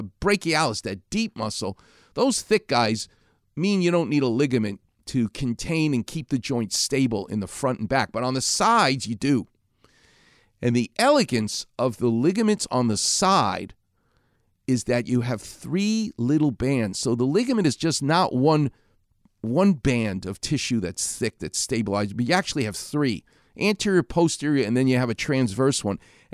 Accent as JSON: {"language": "English", "town": "Far Rockaway", "region": "New York", "country": "United States", "said": "I'm from Far Rockaway, not that far away."}